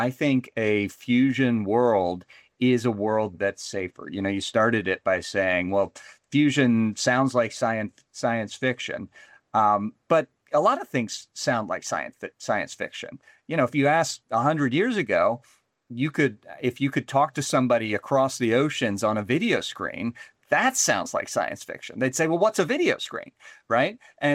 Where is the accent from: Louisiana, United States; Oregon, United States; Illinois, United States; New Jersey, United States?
New Jersey, United States; I can say I grew up in New Jersey